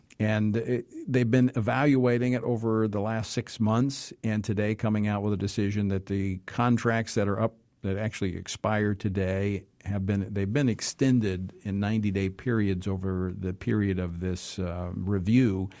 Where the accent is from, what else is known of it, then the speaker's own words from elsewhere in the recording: Louisiana, United States; It's happened in my home state of Louisiana.